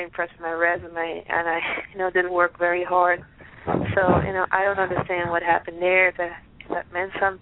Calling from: Pennsylvania, United States; Correct. I'm calling from Pennsylvania.

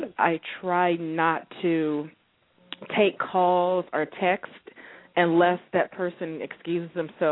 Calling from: Alameda, California, United States; I'm calling from Alameda, California.

